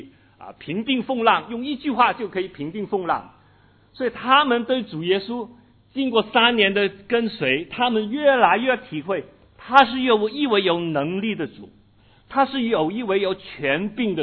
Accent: Hong Kong; moved away; 我之前是从香港来的，香港97之前呢，我们就常常听到50年不变

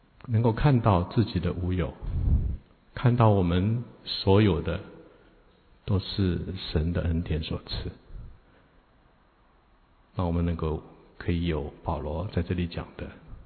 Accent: China; moved away; 记得以前在中国

